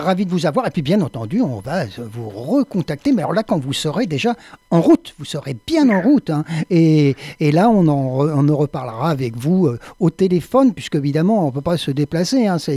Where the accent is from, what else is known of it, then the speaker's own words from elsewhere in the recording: Montpellier, Occitanie, France; Et donc, on terminera dans l'Hérault, donc pas loin de chez nous, hein, puisque nous, on est de Montpellier